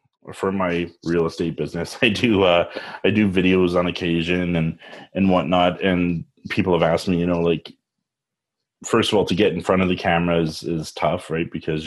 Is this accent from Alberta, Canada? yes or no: yes; Edmonton, Alberta, Canada; born there; I was born in Edmonton.